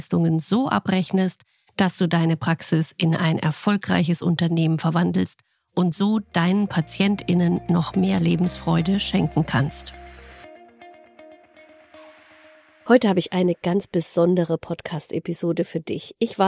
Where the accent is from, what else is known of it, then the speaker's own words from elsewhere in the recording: Thuringia, Germany; Ich bin in Thüringen geboren und aufgewachsen. Da liegt natürlich mein Herz.